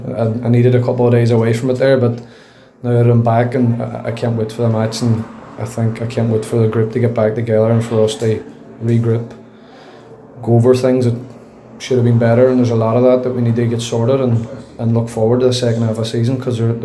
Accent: Derry, Northern Ireland, United Kingdom; Trust me, I'm from Derry. This hurts me probably more than anyone.

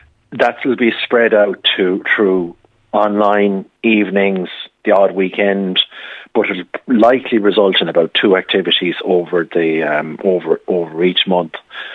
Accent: Connacht, Ireland; I'm from Galway myself, and it's a big county and it's very rural

